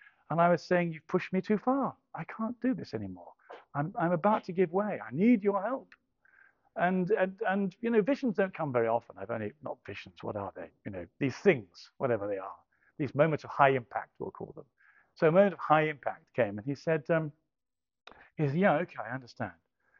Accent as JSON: {"language": "English", "region": "England", "country": "United Kingdom", "said": "I'm English."}